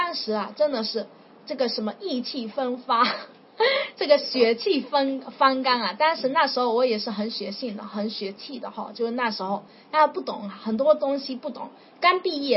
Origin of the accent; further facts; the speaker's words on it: China; 那我是中国人，我又听得懂。